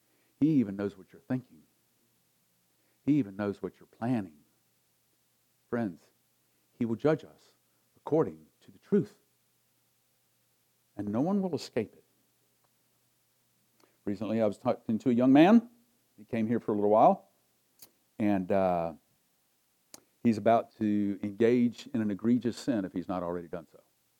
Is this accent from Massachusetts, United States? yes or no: no; Augusta, Georgia, United States; I grew up in the South. I grew up in the deep South, South Augusta.